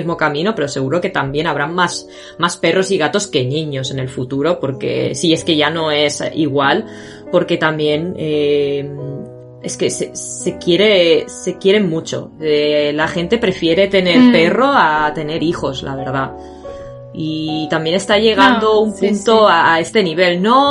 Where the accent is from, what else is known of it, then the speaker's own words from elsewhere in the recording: Spain; now in Japan; España, porque al final es de donde vengo, ¿no? Y donde he vivido gran parte de mi vida.